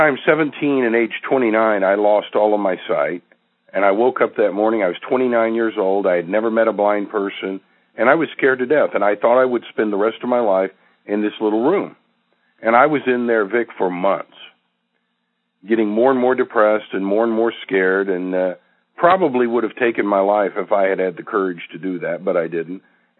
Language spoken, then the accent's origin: English; Oklahoma, United States; Well, I grew up here in Oklahoma